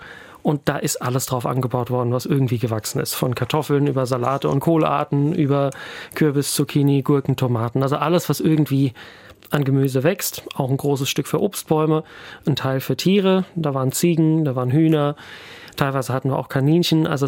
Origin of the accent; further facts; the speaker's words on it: Hesse, Germany; mit dem Land Hessen oder mit dem Kreis Offenbach, wo ich herkomme